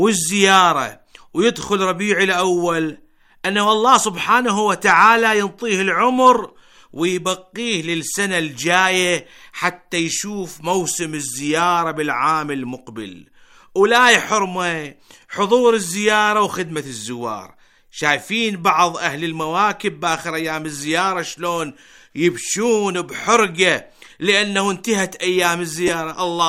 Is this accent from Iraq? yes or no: yes; Iraq; يمن بلدنا العراق